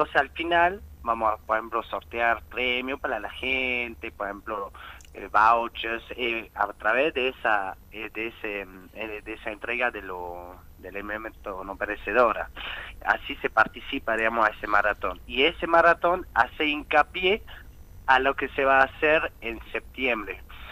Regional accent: Switzerland; Spanish is a second language; moved away as an adult; now in Salta, Argentina; Yo soy de Suiza, yo nací en Suiza hace 35 años, y bueno, viví toda mi vida casi allá. Y bueno, hace 10 años llegué en Salta como mochilero

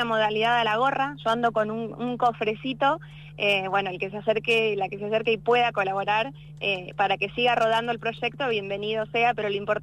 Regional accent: Tandil, Buenos Aires Province, Argentina; salí de Tandil, Buenos Aires, que yo soy de allá

